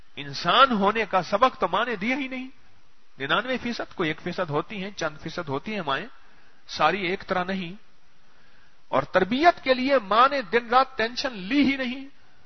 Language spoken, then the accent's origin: Urdu; Ahmedpur East, Punjab, Pakistan; میں احمد پور شرکیہ کا رہنے والا ہوں.